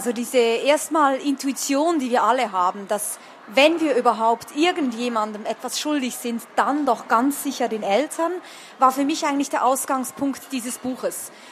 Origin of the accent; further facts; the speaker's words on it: Switzerland; Sage ich auch als Schweizerin hier.